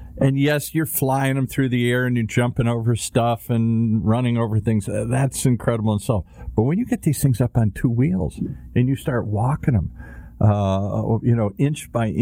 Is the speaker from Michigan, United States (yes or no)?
yes; Detroit, Michigan, United States; I grew up in Car Town. I grew up in Detroit. I live in Southern California the last 30, 40 years here, but I'm a car kid